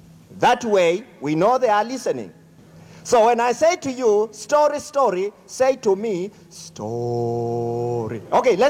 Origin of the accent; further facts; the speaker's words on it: Kenya; English is a second language; moved away; and I am from Kenya. And by the way, Kenya is in Africa.